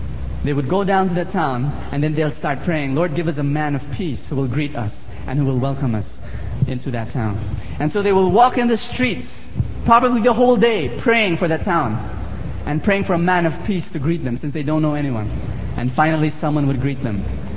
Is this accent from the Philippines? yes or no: yes; Philippines; Hi, I'm from the Philippines. Yes, I'm a missionary from the Philippines.